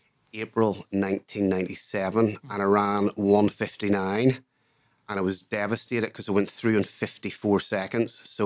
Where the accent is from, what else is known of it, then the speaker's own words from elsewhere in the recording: Larne, Northern Ireland, United Kingdom; also born or lived in South Africa / London; Well, I grew up in Larne, County Antrim, so I've always, I am a home bird. I've lived in South Africa and I've lived in London.